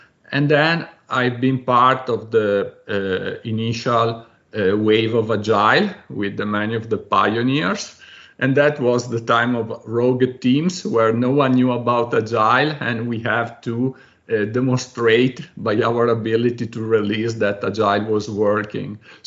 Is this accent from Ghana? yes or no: no; Italy; English is a second language; I'm Italian, and I'm sure my accent is already giving that away.